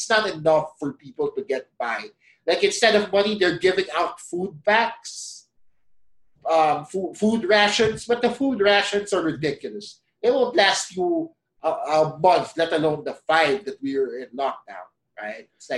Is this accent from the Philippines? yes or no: yes; Philippines; We're essentially Filipino guinea pigs.